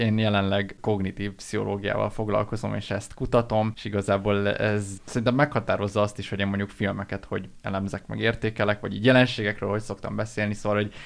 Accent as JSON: {"language": "Hungarian", "country": "Hungary", "said": "egy egyszerűen megkerülhetetlen számomra az, hogy én magyar vagyok"}